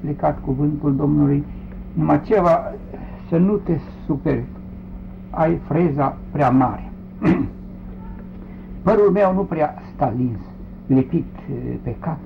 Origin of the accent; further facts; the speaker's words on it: Bihor County, Romania; Și eu le-am zis: nu, vin din Bihor.